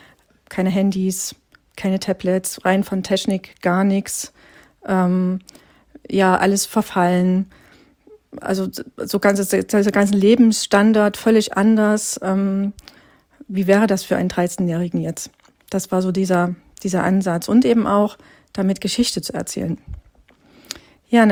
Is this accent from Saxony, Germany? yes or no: yes; Saxony, Germany; now in Dithmarschen, Germany; ich stamme ursprünglich aus Sachsen. Bin 2014 nach Dithmarschen gezogen an die Nordsee